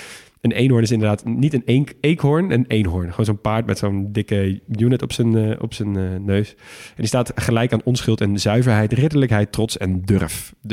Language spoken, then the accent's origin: Dutch; Shetland, Scotland, United Kingdom; ik kom van de Shetland-eilanden natuurlijk.